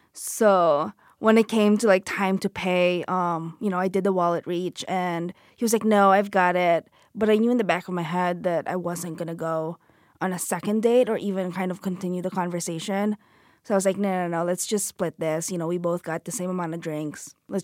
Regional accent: Philippines; I grew up in the Philippines

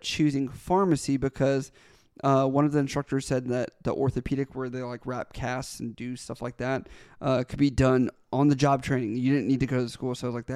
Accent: Maryland, United States; I'm from Maryland. I didn't want to go to Virginia. I didn't want to go to North Carolina.

